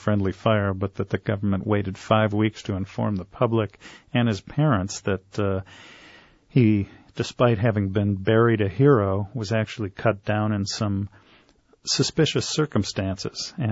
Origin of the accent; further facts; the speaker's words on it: Detroit, Michigan, United States; I was equally affected by Wayne growing up in Detroit and hearing the … live on the campus of Wayne State University